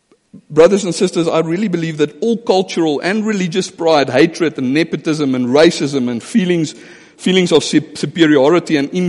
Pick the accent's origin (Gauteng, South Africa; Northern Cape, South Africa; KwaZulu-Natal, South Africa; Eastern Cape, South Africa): Gauteng, South Africa; Johannesburg; also born or lived in Marble Hall; I am male. I am an Afrikaner. … from Marble Hall. I'm a Joburger. I'm a South African.